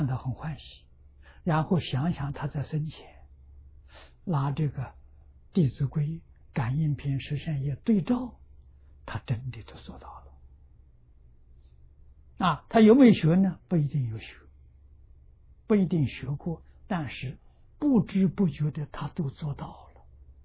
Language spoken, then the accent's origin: Chinese; China; 我们中国人算虚岁，外国人算实足年龄